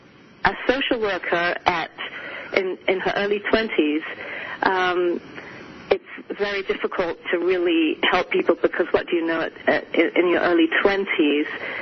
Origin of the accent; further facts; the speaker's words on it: England, United Kingdom; moved away; also born or lived in Boston, United States; I was raised in England. I was actually born in this country, in Boston, Massachusetts, and my father died when I was 6 months old. My mother is British, and so she took me back to her family in England, and I was raised in England.